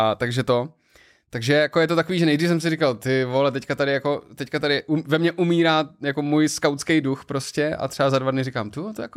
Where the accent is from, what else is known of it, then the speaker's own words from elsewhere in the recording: Liberec Region, Czechia; já jsem z Podještědí.